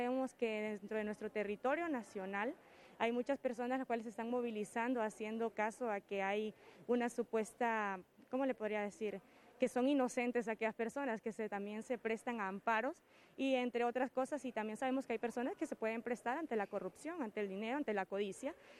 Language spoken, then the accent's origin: Spanish; Honduras; todo lo que nosotros como hondureños esperamos es que realmente se haga justicia